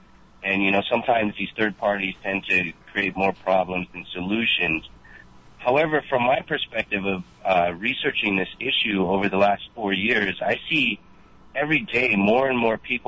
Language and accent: English; San Jose, California, United States; I was born and raised American. I possessed U.S. citizenship because I was born in America. I was born in San Jose.